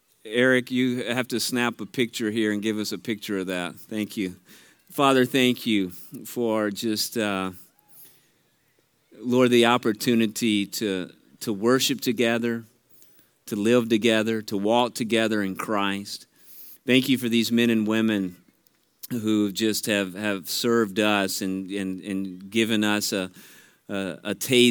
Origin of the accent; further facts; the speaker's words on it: Louisiana, United States; Now, I'm from Louisiana, and if we can have Hawaii up here, we can have some Cajun maybe at some point, too.